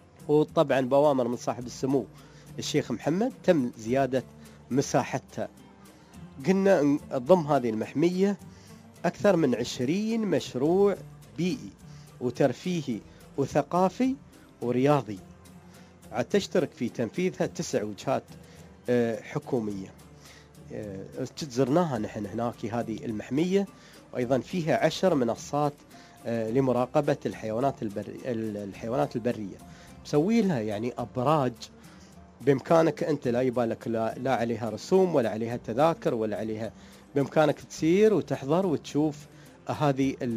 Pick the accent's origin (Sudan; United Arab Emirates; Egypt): United Arab Emirates; Dubai; وقلنا يعني عندنا في دبي مروا،